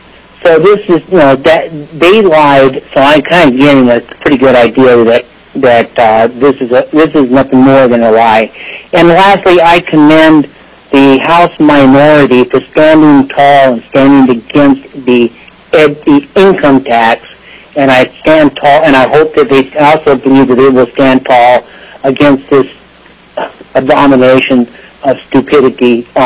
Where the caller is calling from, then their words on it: Palmer, Alaska, United States; I'm calling from Palmer, and I'm speaking for myself.